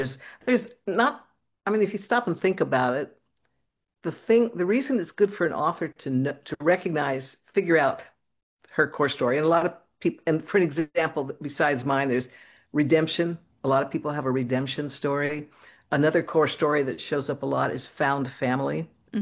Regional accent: West Coast, United States; I like to set things on the West Coast because I grew up on the West Coast. I know the West Coast.

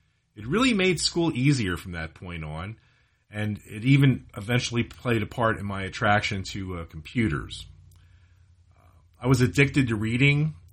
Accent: Allentown, Pennsylvania, United States; also born or lived in Lehighton / Palmerton; I was born in Lehighton, in Pennsylvania. I lived in Palmerton for a couple of years. I moved to Allentown

